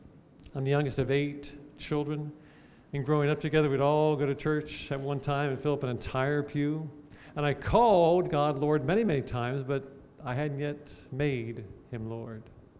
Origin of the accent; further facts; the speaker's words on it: Cincinnati, Ohio, United States; I grew up there in Cincinnati. I attended college at the UC and studied engineering.